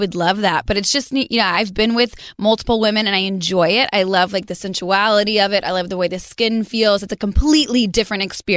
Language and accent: English; Texas, United States; I grew up in South Texas with a conservative Texas banker father